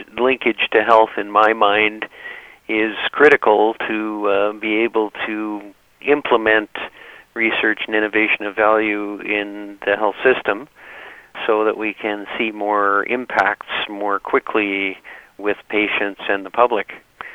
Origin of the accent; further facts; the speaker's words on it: Edmonton, Alberta, Canada; Well, I grew up in Edmonton